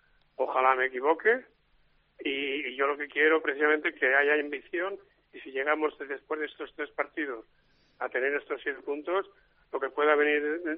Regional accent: Pamplona, Navarre, Spain; yo nací en Pamplona hace muchos años ya

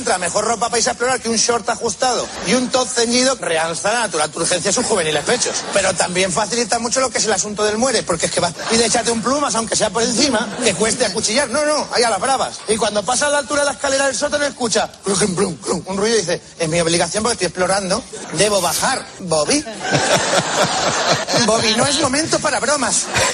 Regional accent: Spain; como español

